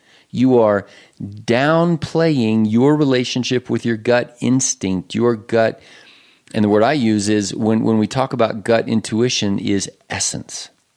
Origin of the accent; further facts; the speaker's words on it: Germany; I grew up in Germany